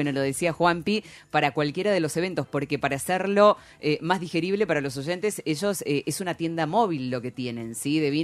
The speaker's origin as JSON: {"language": "Spanish", "region": "Mendoza", "country": "Argentina", "said": "nosotros como mendocinos nos quedamos en algo tan básico como abrir una botella y consumirlo"}